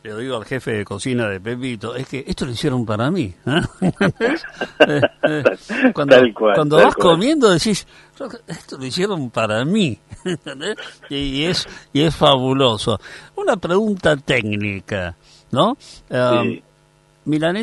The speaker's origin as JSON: {"language": "Spanish", "region": "Buenos Aires", "country": "Argentina", "said": "yo lo digo como porteño que soy"}